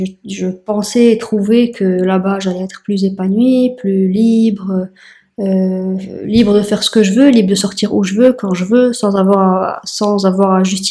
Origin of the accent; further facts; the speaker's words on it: Casablanca, Casablanca-Settat, Morocco; revenir chez nous, à Casablanca.